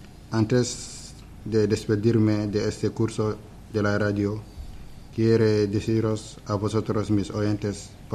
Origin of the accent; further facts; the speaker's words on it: Dakar, Senegal; born there; first language Serer; Spanish is a second language; Yo nací en Dakar. Dakar es la capital de Senegal. Soy de la etnia Serer. Nuestra lengua es el Serer. Pero también puedo hablar francés, wolof y criol de Guinea-Bissau.